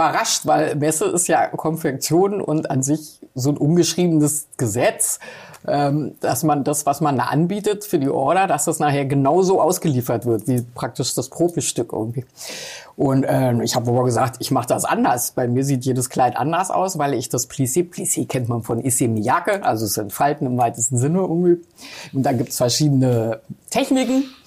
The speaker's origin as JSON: {"language": "German", "region": "Berlin", "country": "Germany", "said": "Ich bin ja eine Berliner Pflanze."}